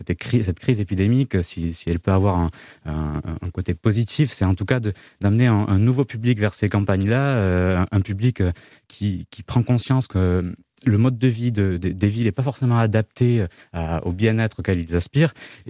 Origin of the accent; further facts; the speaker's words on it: Occitanie, France; Je suis moi-même un rural, je suis originaire des Pyrénées-Orientales